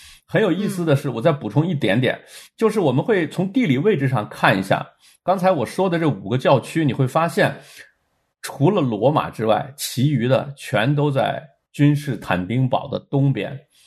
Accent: China

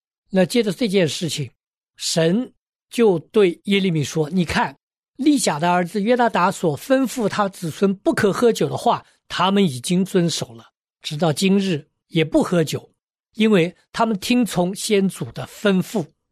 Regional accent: China; 我们中国人

